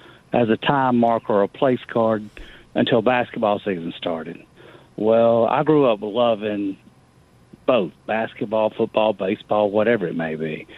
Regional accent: the South, United States; You know, we're from the South, right? And everybody loves football.

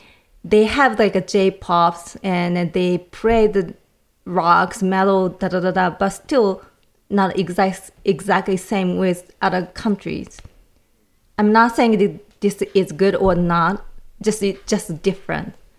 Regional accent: Japan; I grew up in Japan

